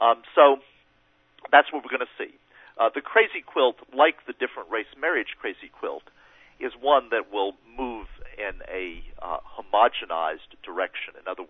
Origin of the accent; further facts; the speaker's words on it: the South, United States; It is a much bigger tent than it was when I was growing up in the South